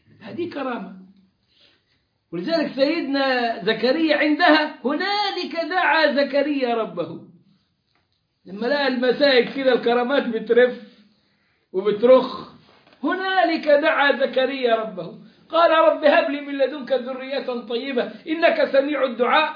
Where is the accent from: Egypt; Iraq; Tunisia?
Egypt; أوه ولية، نحن عندنا في مصر الولية لو قالوا لها يا ولية تولول